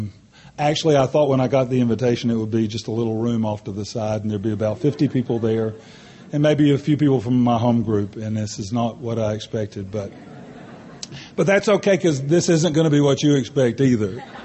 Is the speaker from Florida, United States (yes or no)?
no; Huntsville, Alabama, United States; I'm from Huntsville, Alabama, the fellowship group there.